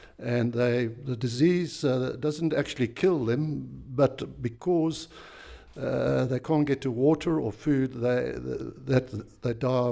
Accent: Zimbabwe; Well, I was brought up in Rhodesia, southern Rhodesia, as it were in those days. Went to school there. My parents had a farm.

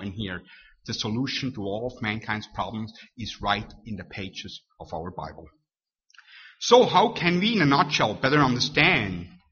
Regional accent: Switzerland; English is a second language; now in United States; our wonderful nation we call home, or my adopted home, as you know, I hail from Switzerland, but my adopted home

